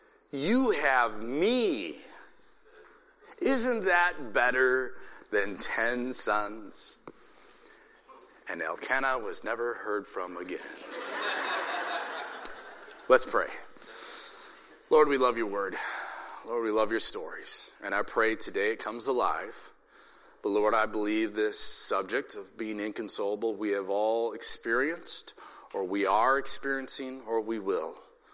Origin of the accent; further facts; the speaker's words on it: Grand Forks, North Dakota, United States; born there; And I was born in Grand Forks at the University Hospital there.